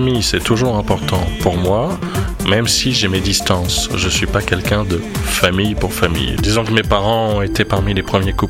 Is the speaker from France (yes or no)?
no; Gabon; moved away; Oui, je suis revenu au Gabon et puis j'ai quitté le Gabon en 2000.